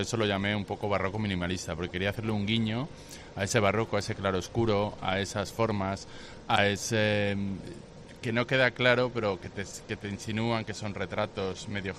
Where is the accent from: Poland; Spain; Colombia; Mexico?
Spain; Madrid, Community of Madrid; now in Suances, Spain; Soy de Madrid, pero vivo...